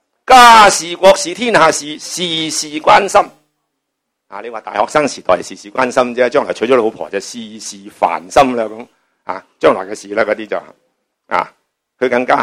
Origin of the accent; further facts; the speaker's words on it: China; 我哋中国人做顺民做得太耐啦，